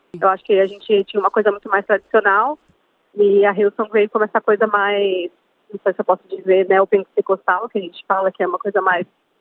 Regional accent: São Paulo, Brazil; De São Paulo.

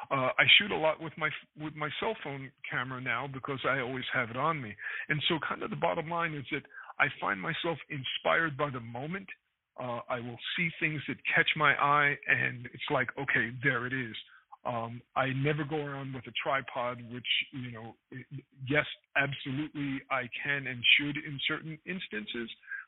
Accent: New York City, New York, United States; The one that just leaps out at me is a picture of my hometown. It's the Empire State Building

